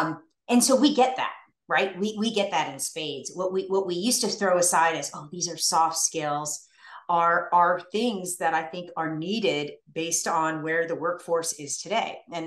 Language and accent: English; Virginia, United States; I grew up, I was adopted by an amazing family. I grew up in Northern Virginia, and I went on to be an athlete, a college athlete.